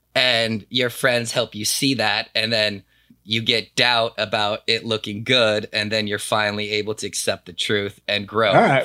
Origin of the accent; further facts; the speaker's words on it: Colorado, United States; But I grew up in Colorado.